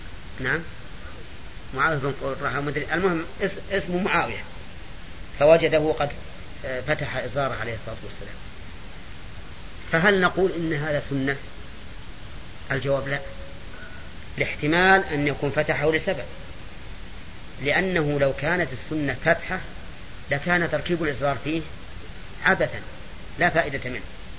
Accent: Najd, Saudi Arabia; ونحن من أهل نجد

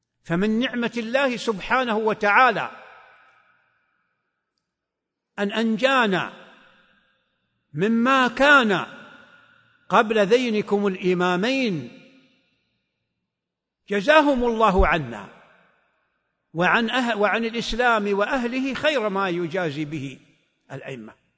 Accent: Saudi Arabia

